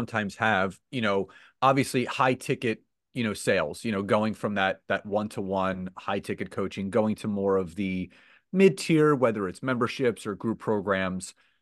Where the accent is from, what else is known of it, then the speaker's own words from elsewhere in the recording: New Jersey, United States; Me too. What part of Jersey are you from?